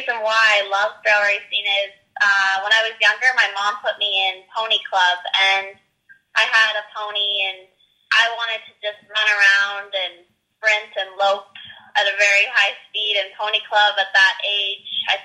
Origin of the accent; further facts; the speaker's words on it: Innisfail, Alberta, Canada; So I grew up around Innisfail.